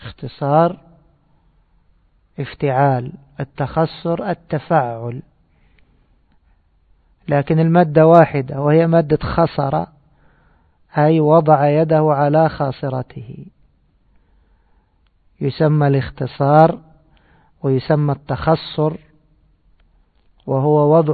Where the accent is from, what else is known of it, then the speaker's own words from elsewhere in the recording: Cairo, Cairo Governorate, Egypt; ونحن عندنا في القاهرة القنطرة شرق والقنطرة غرب